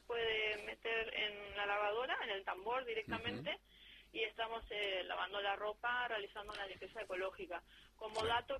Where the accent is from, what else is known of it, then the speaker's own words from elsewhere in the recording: Argentina; yo como soy de Argentina lo sé muy bien, allí nosotros el aceite de oliva lo utilizamos únicamente para la ensalada